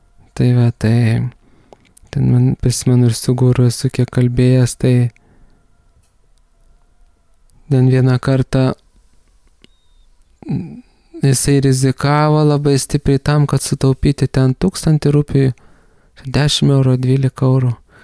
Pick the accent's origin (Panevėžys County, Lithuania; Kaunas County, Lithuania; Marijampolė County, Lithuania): Kaunas County, Lithuania; Kaunas; Name, kuriame augau Kaune, prie namo yra sodas, senom obelim